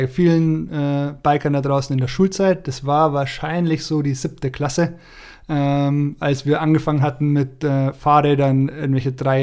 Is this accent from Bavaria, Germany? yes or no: yes; Bayreuth, Bavaria, Germany; 34 Jahre alt, wohne in Aschau, wie der Jasper eben auch. Gebürtig komme ich aus Bayreuth, aus Oberfranken und dann hat mich so mein beruflicher Werdegang damals in Richtung Alpen verschlagen, dann recht spontan auch nach Aschau.